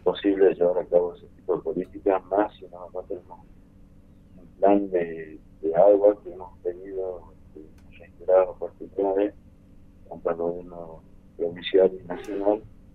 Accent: Rinconada, Jujuy, Argentina; en la zona de donde yo soy, de Rinconada, había una sequía.

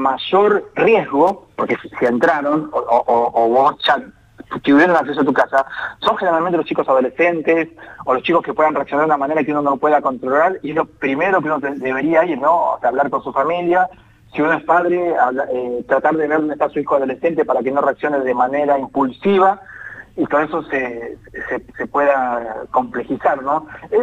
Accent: La Plata, Buenos Aires Province, Argentina; vos justo yo soy de La Plata, ¿no?

